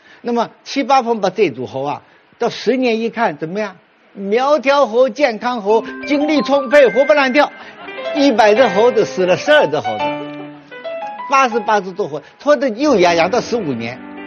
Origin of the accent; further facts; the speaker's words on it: China; 每天我们中国人一般一天需要800毫克钙